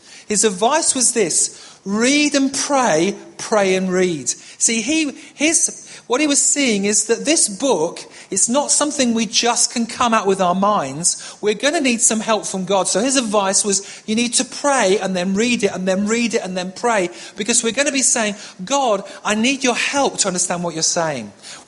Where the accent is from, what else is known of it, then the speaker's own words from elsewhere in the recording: Yorkshire and the Humber, United Kingdom; I come from Yorkshire, so he's one of my favourites.